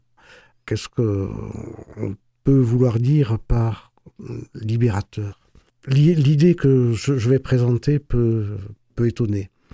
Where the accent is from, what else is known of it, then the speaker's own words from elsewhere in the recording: Occitanie, France; born there; c'est ma compatriote ariégeoise, puisque je suis né dans le Couserans